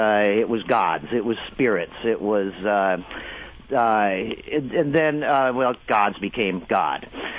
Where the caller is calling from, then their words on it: Oakland, California, United States; Yes, I am. I'm calling from Oakland, where we're trying to dodge the tear gas and the earthquakes.